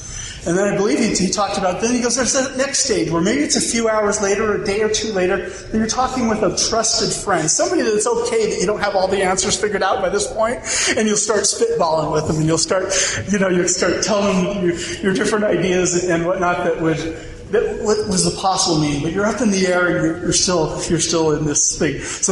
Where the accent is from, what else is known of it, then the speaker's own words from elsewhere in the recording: San Diego, California, United States; I grew up in San Diego, and when you're in San Diego, just kind of like with the Wasatch Front here, but San Diego, you always know where the ocean is.